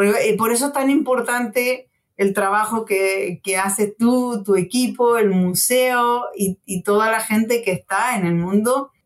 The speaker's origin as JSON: {"language": "Spanish", "country": "Mexico", "said": "de hecho me vine huyendo de México a Barcelona, luego me voy a Chile y salgo huyendo de Chile para México"}